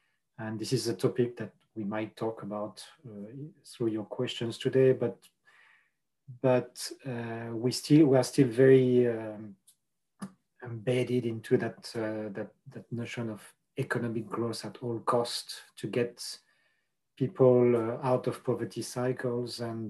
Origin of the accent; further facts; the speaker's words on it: northern France, France; I'm calling from Northern France, which is the region where I come from. Although I've been traveling quite a lot around the globe, in a post-COVID era, I'm back to where I came from.